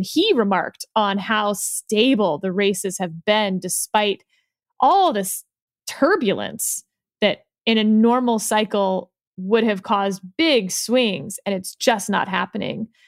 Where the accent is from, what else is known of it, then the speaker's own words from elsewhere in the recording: Texas, United States; as a Texan, I will tell you that what Texas Republicans will tell you